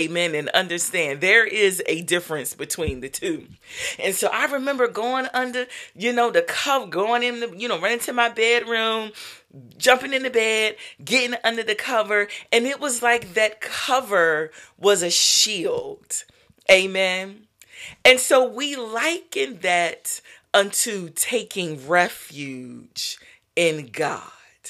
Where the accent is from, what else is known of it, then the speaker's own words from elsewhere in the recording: Norfolk, Virginia, United States; I'm from Norfolk, Virginia, so we have experienced hurricanes.